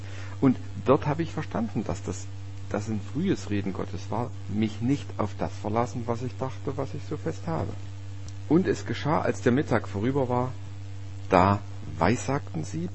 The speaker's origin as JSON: {"language": "German", "region": "Saxony", "country": "Germany", "tie": "born or raised there", "said": "Das war bei uns im Erzgebirge immer zu Ostern. Und da wurde in unserer Gemeinde das eben, sag ich mal, übertragen. War ja nur eine kleine Gemeinde mit, sagen wir, 25 Leute."}